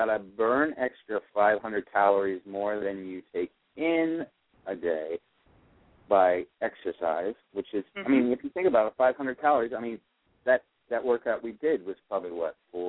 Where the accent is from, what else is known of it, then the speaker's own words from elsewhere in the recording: Florida, United States; I found a Florida avocado, which I'm from Florida originally.